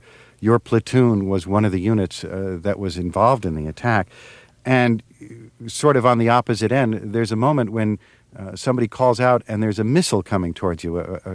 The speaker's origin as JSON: {"language": "English", "town": "Myrna", "region": "Nebraska", "country": "United States", "tie": "born or raised there", "said": "In 45 minutes, I'd killed more people than what lived in my hometown of Myrna, Nebraska."}